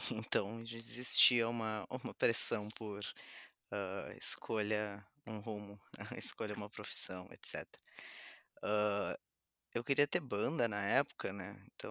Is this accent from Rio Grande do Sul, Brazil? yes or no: yes; Porto Alegre, Rio Grande do Sul, Brazil; ela ficou com a gente e nos criou desde que a gente nasceu aqui em Porto Alegre, no Rio Grande do Sul.